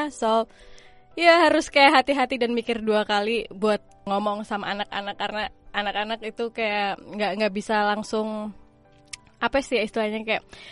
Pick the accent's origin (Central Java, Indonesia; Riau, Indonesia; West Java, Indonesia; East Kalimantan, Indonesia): Central Java, Indonesia; Kroya; moved away as an adult; also born or lived in Yogyakarta; now in Jakarta, Indonesia; dari dulu tinggal di sana. Ke Jogja cuma untuk kuliah, terus ke Jakarta karena dulu suami kerja buat salah satu koran di Jakarta, terus pindah ke Jakarta dan pindah ke sini.